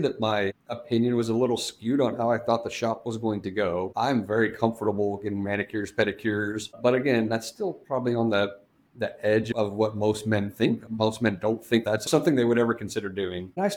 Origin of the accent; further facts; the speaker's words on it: San Antonio, Texas, United States; I'm from San Antonio, so they live in El Paso.